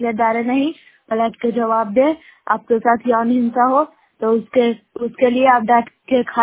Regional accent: Bairiganj, Bihar, India; ग्राम बैरीगंज post में करता, जिला नालंदा ब्लॉक रैपिड ट्रैक की निवासी हूँ।

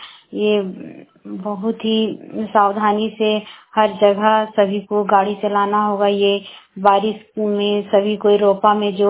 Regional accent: Barkagaon, Jharkhand, India; मैं बड़का गांव प्रखंड की रहने वाली हूँ।

